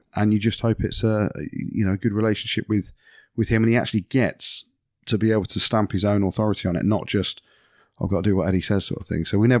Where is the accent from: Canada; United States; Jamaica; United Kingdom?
United Kingdom; England; I'm fucking English, but tackle.